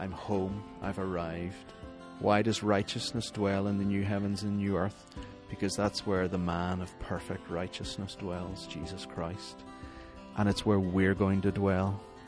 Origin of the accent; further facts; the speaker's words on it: Northern Ireland, United Kingdom; also born or lived in South Africa; I'm from Northern Ireland originally, so the UK. I lived in South Africa for a bit.